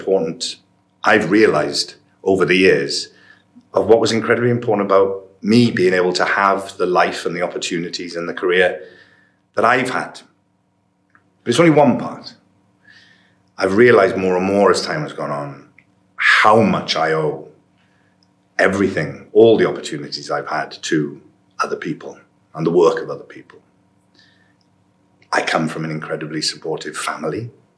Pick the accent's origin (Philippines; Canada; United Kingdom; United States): United Kingdom; Port Talbot, Wales; And myself, growing up in Portalbert